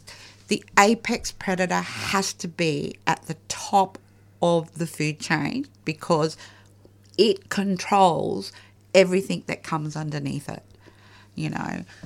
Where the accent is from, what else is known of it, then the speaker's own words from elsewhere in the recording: Tully, Queensland, Australia; It was just outside, 10-minute drive outside my hometown of Tully.